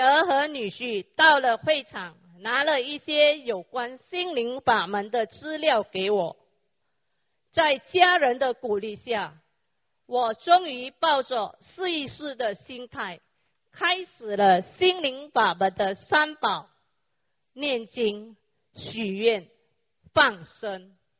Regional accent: Penang, Malaysia; 来自槟城威南

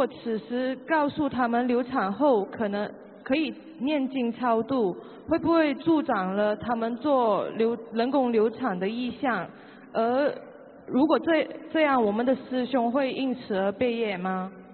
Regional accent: Hong Kong; 香港的。香港。

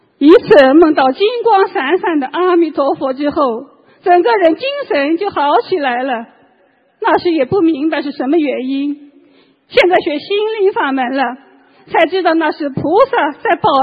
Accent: Jiangsu, China; 我来自中国江苏

